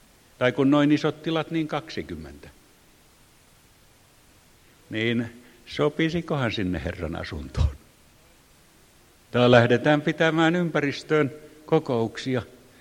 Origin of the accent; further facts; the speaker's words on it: Ostrobothnia, Finland; Minä muuten olen pohjalainen. Enkä savolainen, enkä karjalainen.